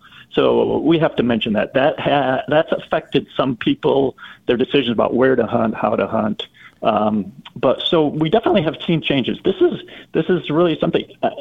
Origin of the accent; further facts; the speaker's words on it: Wisconsin, United States; would travel from southern Wisconsin. I grew up in Racine County.